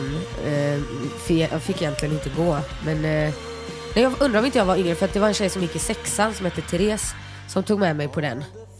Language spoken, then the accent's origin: Swedish; Gothenburg, Västra Götaland County, Sweden; born or raised there